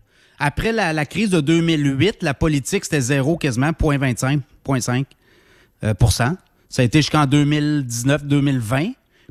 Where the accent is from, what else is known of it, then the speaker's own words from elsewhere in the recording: Canada; Parce qu'on est Canadien, on a une dette canadienne.